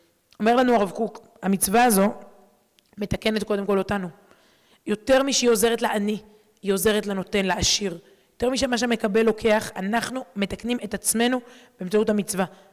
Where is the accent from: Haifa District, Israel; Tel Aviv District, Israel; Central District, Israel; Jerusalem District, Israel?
Jerusalem District, Israel; Jerusalem; אני סטודנטית מירושלים